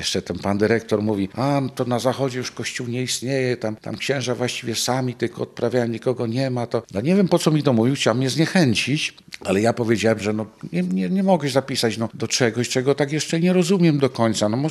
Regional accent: Rzeszów, Subcarpathian Voivodeship, Poland; born there; ja urodziłem się w Rzeszowie, w parafii diecezjalnej Chrystusa Króla, tam byłem ochrzczony

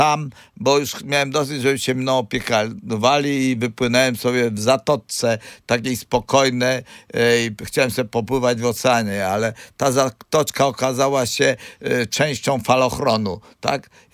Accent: Gdańsk, Pomeranian Voivodeship, Poland; ja się urodziłem w Gdańsku, jestem gdańszczaninem z krwi i kości

